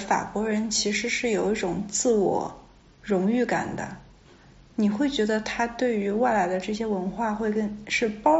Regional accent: United States; 大家可能不管是什么种族我们都是在美国生长长大的，

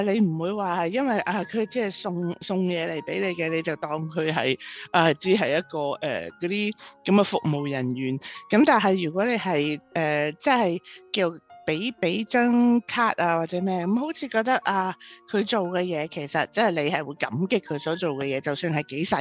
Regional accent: China; 就因为我们中国人呢很多时候都会送礼啊即是已经是成了一种习惯好像是习俗这样的。

